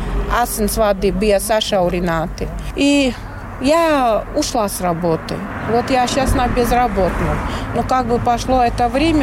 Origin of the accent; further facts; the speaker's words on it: Latvia; first language lv; Russian is a second language; Я латышка, я в школе латышской. И все у меня на латышском языке.